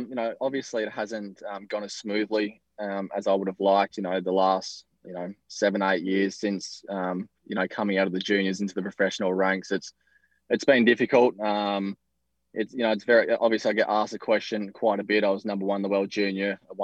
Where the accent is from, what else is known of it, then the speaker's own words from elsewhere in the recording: Australia; being Aussie as well, you know, a lot of plane tickets and accommodation and whatnot, and to bring coaches away.